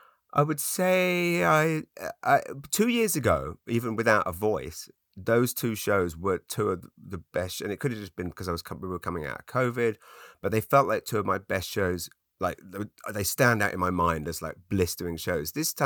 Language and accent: English; England, United Kingdom; moved away; hi, I'm an English comedian. I left England.